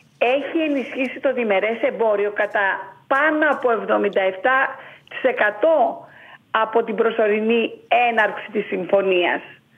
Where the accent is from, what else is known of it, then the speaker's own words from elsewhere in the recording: Greece; now in Canada; σαν Ελληνίδα και σαν Καναδί είμαι πολύ περήφανη γι' αυτό.